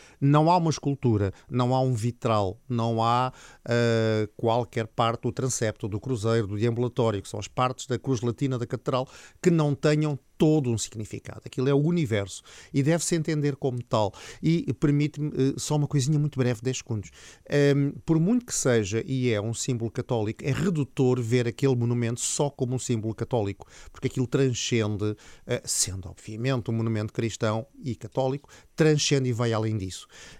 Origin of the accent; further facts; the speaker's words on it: Lisbon, Portugal; eu cresci ali, portanto, eu nasci ali perto, eu nasci no Príncipe Real, andei muito para aquelas bandas